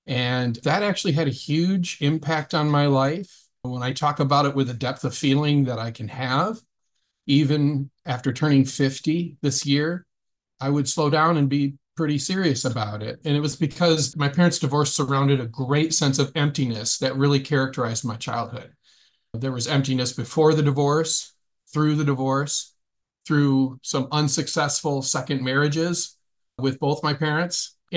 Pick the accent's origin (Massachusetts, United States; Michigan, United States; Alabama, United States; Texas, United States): Michigan, United States; Grand Rapids; now in Chicago, United States; I grew up in Grand Rapids, Michigan.